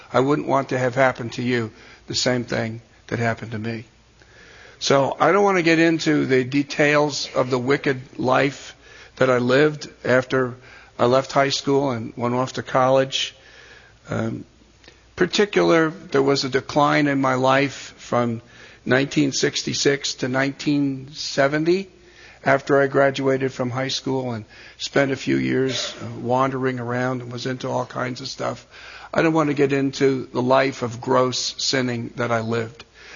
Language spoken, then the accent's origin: English; Paterson, New Jersey, United States; born there; So I was born in 1948 in Paterson, New Jersey. Now, for those of you that are good in math, that means I'm 71 years old. And I was raised in a liberal Methodist home.